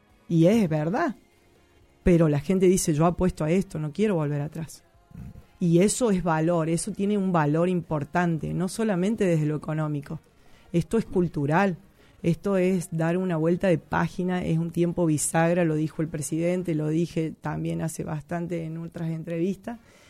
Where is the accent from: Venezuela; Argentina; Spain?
Argentina; San Luis; todos los sanluiseños somos solidarios, los argentinos.